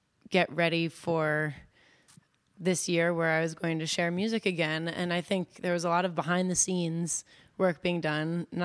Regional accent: Potomac, Maryland, United States; So I'm from Potomac, Maryland.

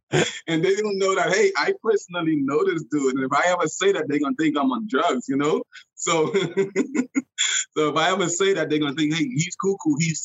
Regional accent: Bahamas; I mean, even though I grew up in the Bahamas and I fished all the time, he taught me a lot of stuff.

